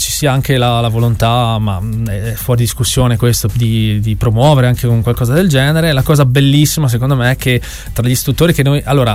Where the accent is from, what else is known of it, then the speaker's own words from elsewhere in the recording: Tolmezzo, Friuli-Venezia Giulia, Italy; Siamo di Tolmezzo, l'evento lo facciamo a Tolmezzo